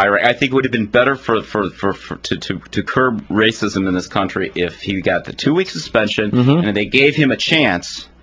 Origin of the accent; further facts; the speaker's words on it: Riverside, Illinois, United States; I remember as a kid growing up in Riverside, which was had become quite a few Czech Americans lived in there.